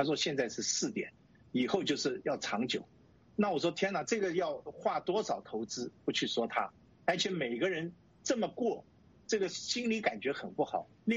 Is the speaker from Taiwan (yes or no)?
no; Hong Kong; 那个我本来就是我也是香港人的，我是对大陆也熟悉。